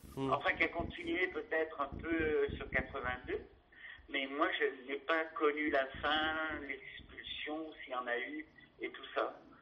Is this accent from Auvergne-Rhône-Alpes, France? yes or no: yes; La Côte-Saint-André, Auvergne-Rhône-Alpes, France; je m'occupais d'une galerie dans mon bled, à la côte Saint-André, dans l'Isère.